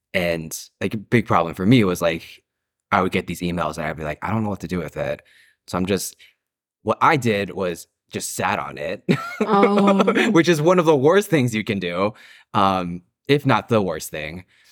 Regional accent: East Coast, United States; I grew up on the East Coast.

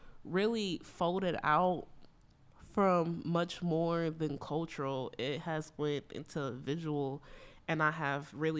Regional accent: Los Angeles, California, United States; I grew up in South Central Los Angeles, so me doing Built Not Bought, which was about South Central Los Angeles car culture

